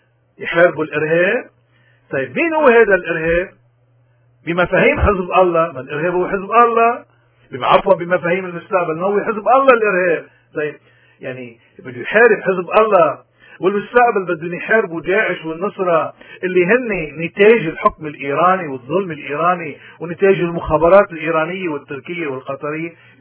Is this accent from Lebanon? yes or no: yes; Lebanon; ولكن علينا نحن كلبنانيين إنه نشوف أي خيار بيرجع لنا البلد